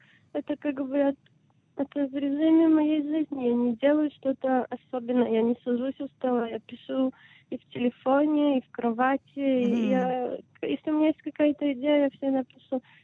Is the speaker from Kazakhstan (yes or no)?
no; Belarus; born there; я росла с русскоговорящими родителями, я родилась в Белоруссии